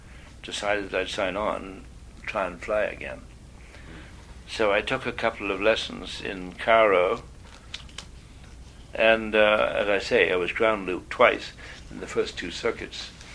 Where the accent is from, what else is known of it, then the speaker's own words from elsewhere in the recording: Canada; born there; established any other domicile other than being a Canadian by birth.